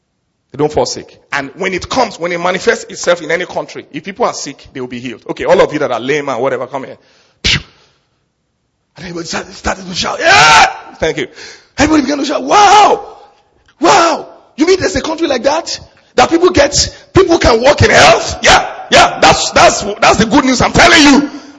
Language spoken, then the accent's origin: English; Nigeria; I come from Nigeria, right? That's where I was born. Proud of that. I'm a proud Nigerian guy.